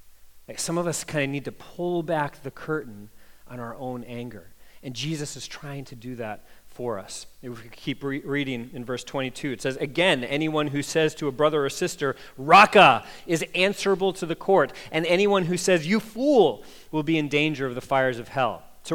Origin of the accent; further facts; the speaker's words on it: Midwest, United States; I grew up in the Midwest. It's not like that in the Midwest. So in the Midwest, we have this thing called Midwest nice, okay?